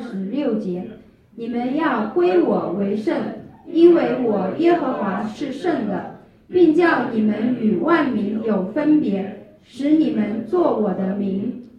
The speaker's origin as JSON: {"language": "Chinese", "region": "Hubei", "country": "China", "tie": "born or raised there", "said": "因为我家老家是湖北，然后就选很多绝对不是湖北的，甚至从湖北过去要很远很远的地方的大学"}